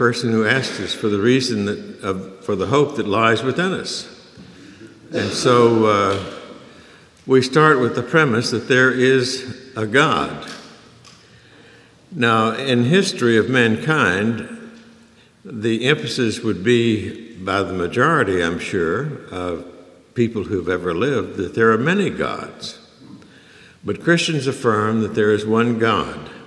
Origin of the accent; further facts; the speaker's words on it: Oklahoma, United States; When I was a young boy growing up in Oklahoma